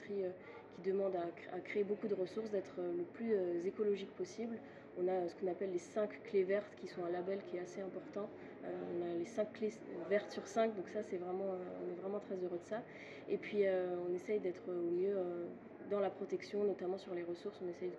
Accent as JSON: {"language": "French", "region": "Grand Est", "country": "France", "lives_now": "Montreal, Canada", "said": "Alors moi, je viens d'Alsace, donc peut-être je suis habituée aussi au grand froid"}